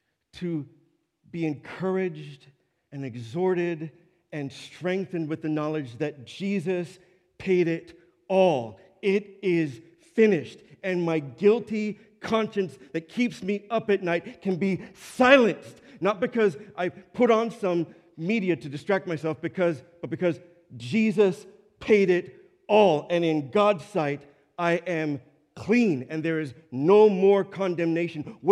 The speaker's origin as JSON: {"language": "English", "country": "Jamaica", "said": "I'm Jamaican, by the way"}